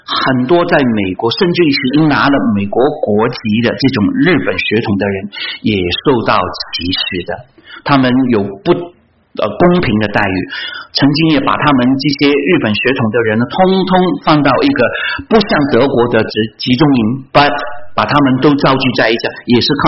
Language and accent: Chinese; China; now in United States; 我们自己是从别的国家来的，就算我们在美国当了这个入籍了，我们在美国生活